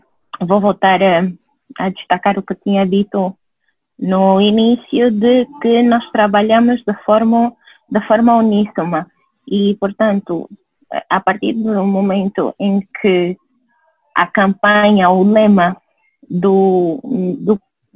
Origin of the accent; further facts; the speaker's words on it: Angola; moved away; se nós formos deixando o legado enquanto angolanos que estão fora